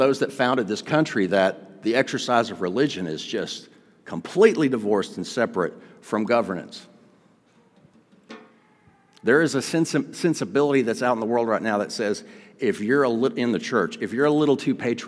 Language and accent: English; United States; This is like foreign to me. I'm an American, you know, like, but this is wild.